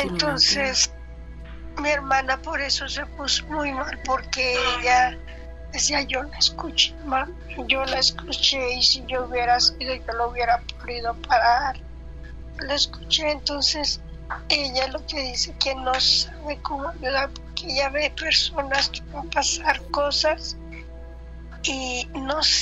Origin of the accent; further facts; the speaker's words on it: Chicago, Illinois, United States; also born or lived in Guadalajara, Mexico; Teníamos poco que habíamos llegado de México. Yo soy nativa de Guadalajara, pero criada en Chicago.